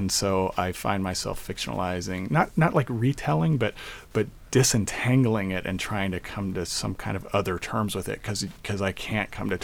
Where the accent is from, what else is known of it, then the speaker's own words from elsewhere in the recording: Aurora, Colorado, United States; So when I was in eighth grade in 1984, I grew up in Aurora. My family bought a new house in Aurora in 1970. And my dad still lives in that house, actually.